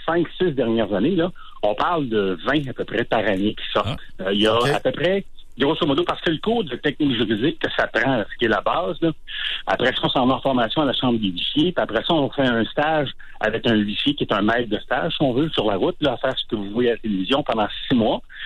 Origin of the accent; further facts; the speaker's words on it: Montréal, Quebec, Canada; moi, je suis de Montréal.